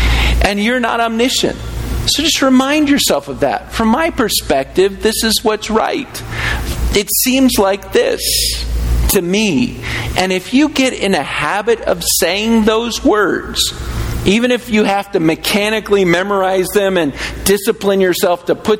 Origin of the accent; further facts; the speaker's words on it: the South, United States; Okay, I grew up in a Baptist church. Most of you did as well because we're from the South.